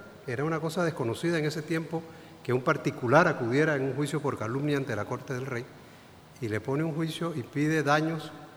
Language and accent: Spanish; Chiriquí, Panama; born there; Nosotros venimos del interior, mis hermanos y yo nacimos en Chiriquí, en una provincia próxima a Costa Rica, y cuando llegamos a la capital ya éramos grandecitos, mi hermano tenía 8 o 9 años, yo tenía como 4 o 5